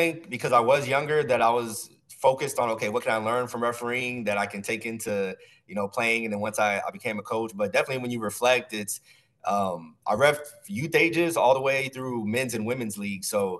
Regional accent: San Antonio, Texas, United States; So I grew up in San Antonio, Texas. And again, us being South Texas, soccer was always around.

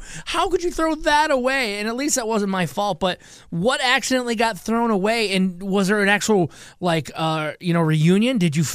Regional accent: Michigan, United States; I grew up in Michigan, so I'm a Detroit Tigers fan

